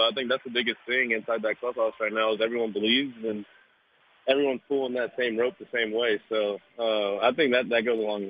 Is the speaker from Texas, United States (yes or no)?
no; California, United States; I want to go back to California. I want to go back to my hometown, spend a few weeks there and then go down to LA and train and stuff and get ready for spring.